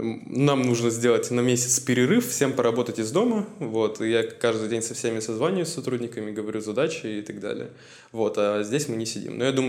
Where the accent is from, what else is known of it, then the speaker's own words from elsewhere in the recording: Izhevsk, Udmurtia, Russia; А я не из Москвы, я из такого маленького города под названием Ижевск, ну, маленького относительно.